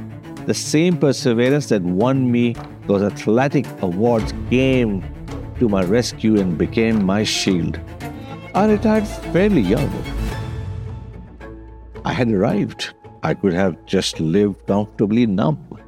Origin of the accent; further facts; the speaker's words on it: Lahore, Punjab, Pakistan; moved away as an adult; now in United States; I was born in Lahore, Pakistan, and raised in a middle-class household. There were just a lot of us.